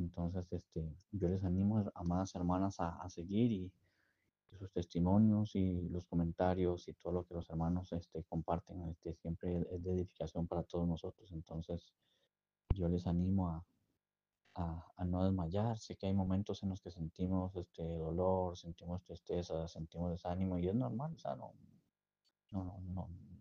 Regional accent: Costa Rica; now in Spain; Ya saben, yo soy de Costa Rica, pero vivo en el País Vasco, España.

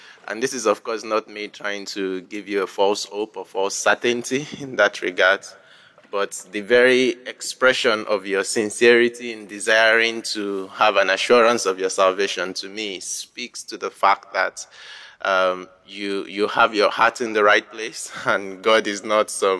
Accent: Liverpool, North West England, United Kingdom; I'm from Liverpool in the UK.

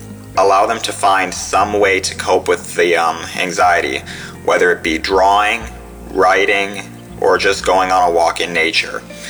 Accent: Minnesota, United States; I am originally from Minnesota, but I am now in the military.

